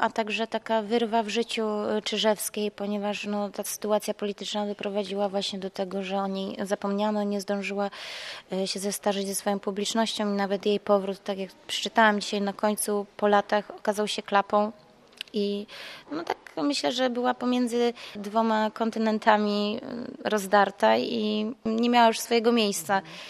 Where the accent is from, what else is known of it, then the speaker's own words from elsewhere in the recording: Bielsko-Biała, Silesian Voivodeship, Poland; ze względu na to, że pochodzę z Bielska-Białej